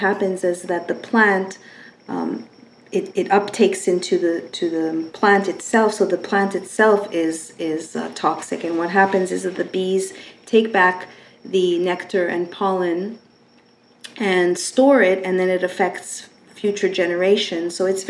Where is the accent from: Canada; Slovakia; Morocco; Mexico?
Canada; And I, as a Canadian, being raised with health insurance and finding out that I wasn't covered